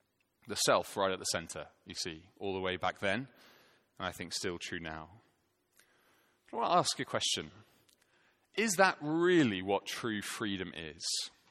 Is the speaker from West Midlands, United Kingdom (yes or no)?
no; Scotland, United Kingdom; There's a unique pain as a Scotsman to having Braveheart be like your cultural shop window for your nation.